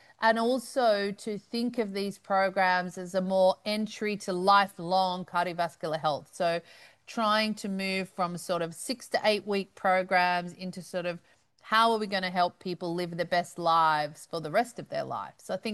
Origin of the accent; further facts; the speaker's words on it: Australia; I'm Australian here in Australia.